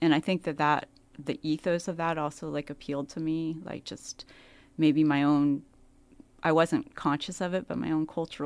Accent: California, United States; I hadn't encountered that, I guess, like, so much growing up in California or listening to whatever I was listening to growing up, you know.

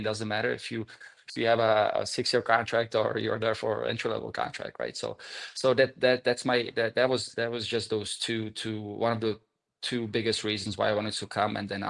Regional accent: Kladno, Central Bohemian Region, Czechia; English is a second language; That's how I grew up in Kladno, you know

